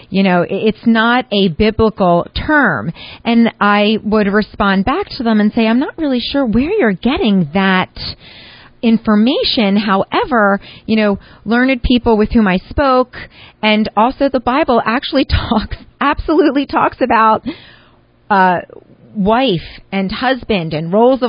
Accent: Cheltenham, Pennsylvania, United States; I grew up in Cheltenham.

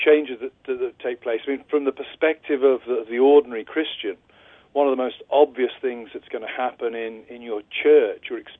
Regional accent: England, United Kingdom; I'm English.

